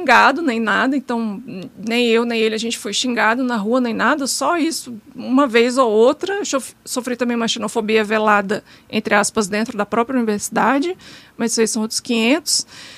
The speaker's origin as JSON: {"language": "Portuguese", "country": "Brazil", "lives_now": "Portugal", "said": "eu tenho o privilégio de ser branca, e olho claro, e eu realmente sou descendente de português"}